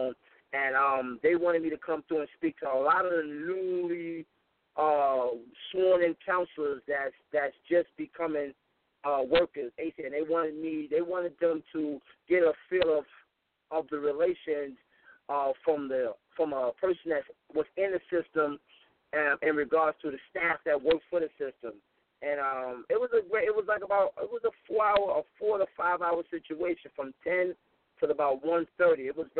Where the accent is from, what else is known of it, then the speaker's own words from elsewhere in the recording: Harlem, New York, United States; I'm from Harlem.